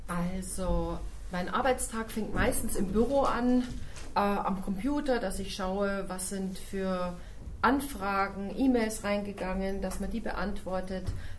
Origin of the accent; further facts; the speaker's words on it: Regensburg, Bavaria, Germany; now in Ulm, Germany; Ich wohne tatsächlich schon immer in Ulm. Ich stamme aber aus Regensburg, aus Bayern und bin sozusagen Bayern ein bisschen treu geblieben.